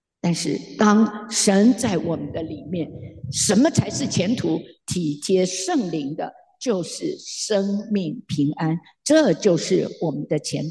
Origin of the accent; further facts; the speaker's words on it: China; 我们中国人对于钱财叫我们死是想得很透彻的，很明白的